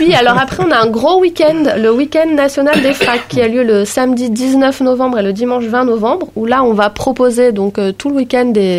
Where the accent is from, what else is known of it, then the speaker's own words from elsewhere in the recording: Montpellier, Occitanie, France; Je le précise parce que moi je suis montpelliéraine.